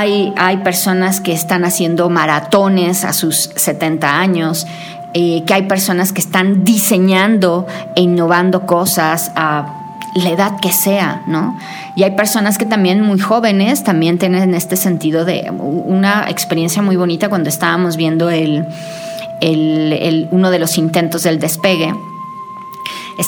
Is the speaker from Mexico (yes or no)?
yes; Mexico; Somos, por ejemplo, como mexicanos muy innovadores